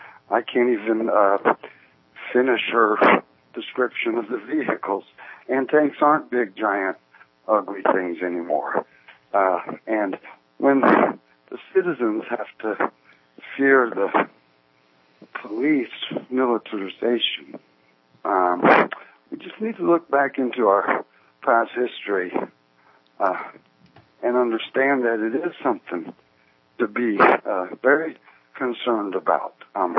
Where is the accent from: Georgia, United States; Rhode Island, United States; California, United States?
Georgia, United States; also born or lived in Mississippi / Florida; But I grew up in the South, in South Georgia. In the last 7 years, I've spent 4 years in South Mississippi after Katrina. And I just got back from 2 years in Florida.